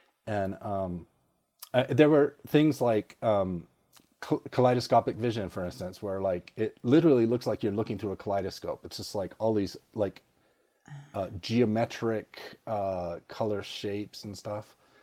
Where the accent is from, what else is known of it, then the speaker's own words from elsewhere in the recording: Virginia, United States; Now, I grew up in Virginia.